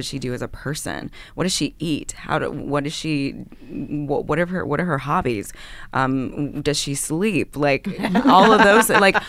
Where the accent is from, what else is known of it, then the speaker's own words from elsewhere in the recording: the South, United States; We're both from the South.